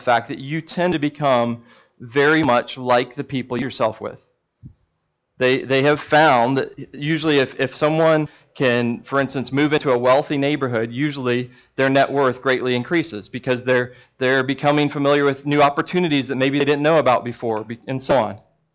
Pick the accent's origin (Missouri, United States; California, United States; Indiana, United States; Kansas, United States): Indiana, United States; I grew up in Indiana, so basketball is kind of the big thing.